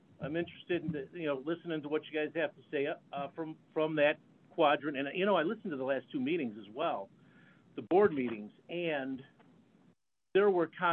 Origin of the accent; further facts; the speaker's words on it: Oak Park, United States; I grew up in Oak Park, so I'm very familiar with the area.